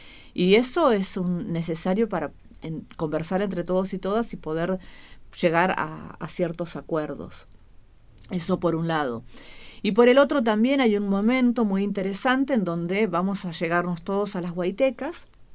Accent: Río Negro, Argentina; Entonces preferimos decir soy actriz de Río Negro y nada más

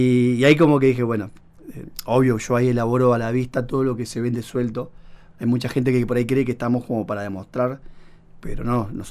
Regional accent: Bariloche, Río Negro, Argentina; Yo soy acá, de Bariloche.

